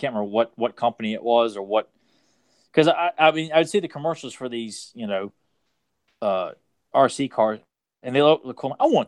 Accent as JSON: {"language": "English", "region": "Virginia", "country": "United States", "accent": "southern", "said": "and because I was from Virginia, I'm like, I don't know if it's because of my southern accent"}